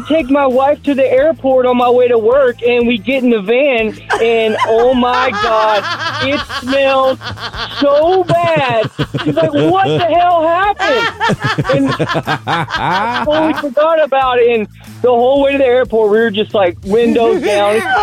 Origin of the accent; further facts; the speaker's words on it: Apache Junction, Arizona, United States; I'm from Apache Junction, and I've got a crazy... story for you guys.